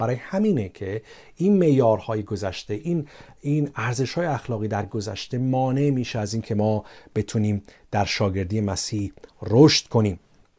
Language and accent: Persian; Iran; در جامعه ما ایرانیان بزرگ شدیم